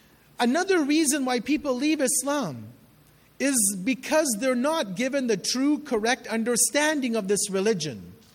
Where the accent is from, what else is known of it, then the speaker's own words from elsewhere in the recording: Edmonton, Alberta, Canada; And I probably said the same thing growing up in Edmonton when I was dragged to the majlis every year